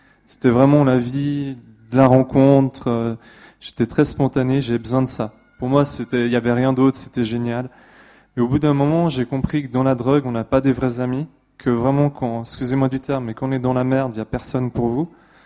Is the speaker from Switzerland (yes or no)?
yes; Switzerland; j'ai 30 ans. Je suis suisse-allemand et français